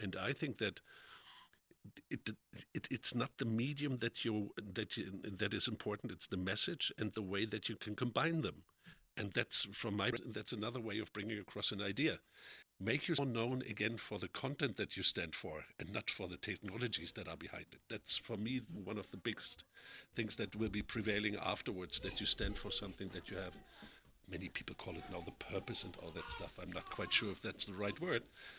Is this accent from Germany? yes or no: yes; Berlin, Germany; all the words that are coming came from my hometown of Berlin